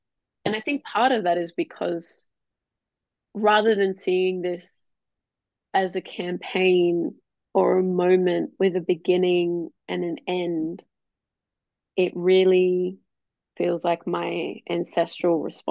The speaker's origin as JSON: {"language": "English", "town": "Darwin", "region": "Northern Territory", "country": "Australia", "tie": "born or raised there", "said": "Most of my family lives in Darwin. I grew up in Darwin."}